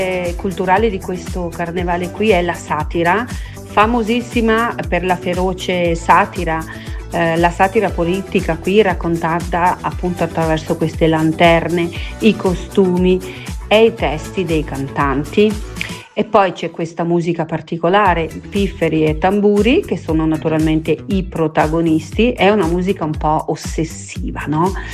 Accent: Baden-Württemberg, Germany; Io che sono cresciuta in Germania, molto vicino a Basilea, ho passato tutta la mia infanzia in questo carnevale

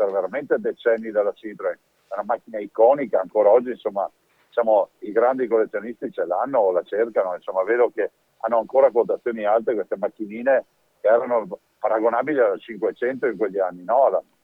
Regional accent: Conegliano, Veneto, Italy; da Conegliano, quindi dal mio paese, da Bibbano di Govega

